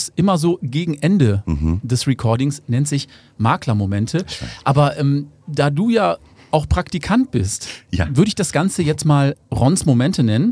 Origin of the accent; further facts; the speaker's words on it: North Rhine-Westphalia, Germany; Ich komme aus dem Ruhrpott.